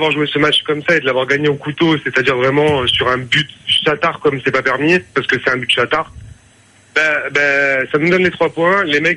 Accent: France; je suis optimiste, je suis français

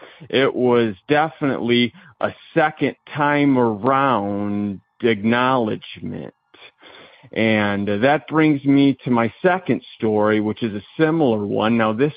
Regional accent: Indiana, United States; I'm from Indiana.

